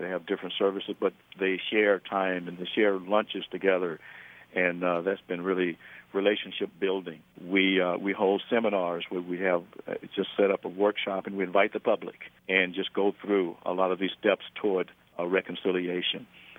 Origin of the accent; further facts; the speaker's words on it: Alabama, United States; You know, when I was growing up in Alabama, I could not have imagined even heaven being integrated.